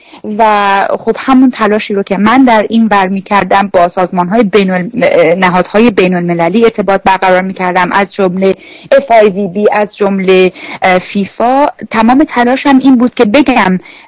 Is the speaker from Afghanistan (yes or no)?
no; Iran; moved away; همیشه به عنوان یک ایرانی همیشه قلبم برای ایران و همیهنانم می زنه، و درسته که اینجا زندگی، شرایط زندگی فراهمه، ولی ما هیچ وقت از اونها جدا نیستیم.